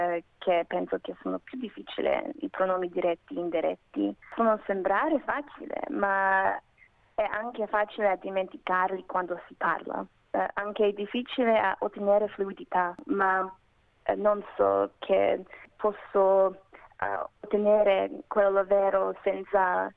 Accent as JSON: {"language": "Italian", "town": "Perth", "region": "Western Australia", "country": "Australia", "first_language": "Macedonian", "second_language": "Italian", "said": "Sono nata a Perth, sono australiana, ma la mia eredità è macedone. I miei genitori sono venuti a Perth 30 anni fa con mio fratello da Macedonia."}